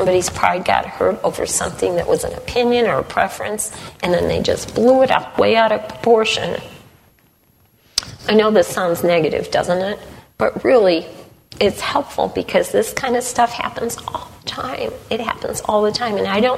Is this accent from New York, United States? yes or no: no; Chicago, Illinois, United States; moved away; We grew up in Chicago, and Chicago, everything is, I don't know if I'd call it snarky, but it's sarcasm. Lots and lots of sarcasm. And we went and God put us in a very rural area in Pennsylvania.